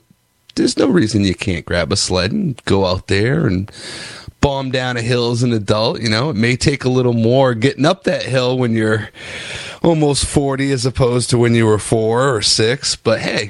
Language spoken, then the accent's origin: English; Augusta, Maine, United States; I grew up in Augusta on Sand Hill, which back then used to be all old French people and their grandkids.